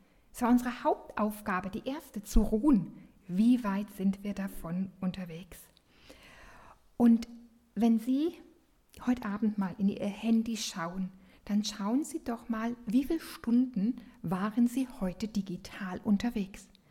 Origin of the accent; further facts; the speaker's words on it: Berlin, Germany; Ich bin in Berlin groß geworden